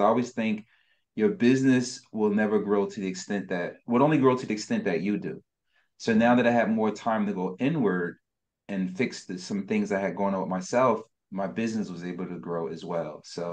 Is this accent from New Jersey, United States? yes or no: yes; Newark, New Jersey, United States; I'm from Newark, New Jersey, so it's like the hood area.